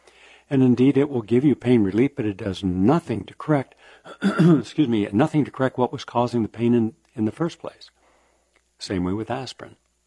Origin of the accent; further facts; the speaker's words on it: West Virginia, United States; it reminds me of my home state, Appalachia, West Virginia. Nice people, but terribly economically depressed.